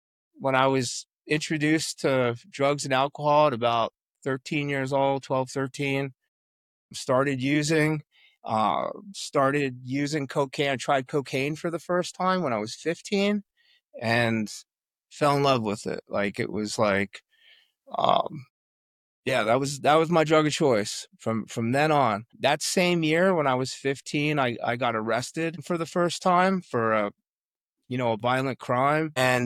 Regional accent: New York, United States; Yeah. I grew up on Long Island, and that's a long story.

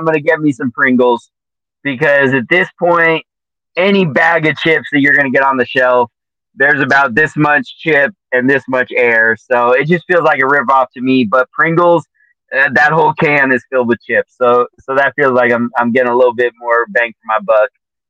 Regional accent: Colorado, United States; Okay, so growing up in Colorado, we did not ever use our AC.

